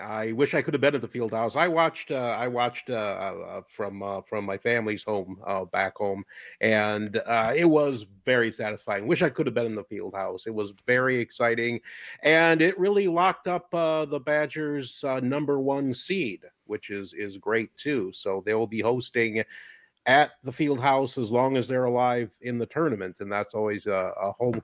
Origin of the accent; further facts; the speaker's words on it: Gays Mills, Wisconsin, United States; back in my hometown in southwest Wisconsin, Gays Mills, the Driftless area